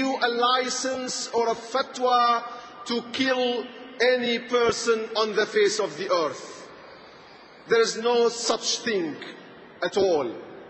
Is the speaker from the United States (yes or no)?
no; Damascus, Damascus Governorate, Syria; now in London, United Kingdom; I come from Syria, from Damascus, probably the safest place in the world, one of the safest places in the world.